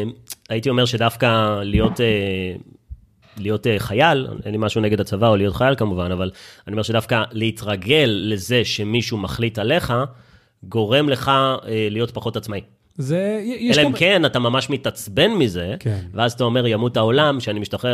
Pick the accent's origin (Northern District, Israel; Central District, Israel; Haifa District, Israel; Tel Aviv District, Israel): Tel Aviv District, Israel; Herzliya; אני גדלתי בהרצליה, אחי.